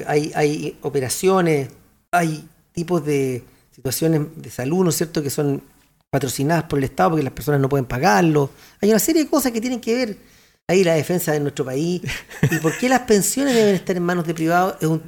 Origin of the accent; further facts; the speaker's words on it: Chile; Todos somos chilenos y chilenas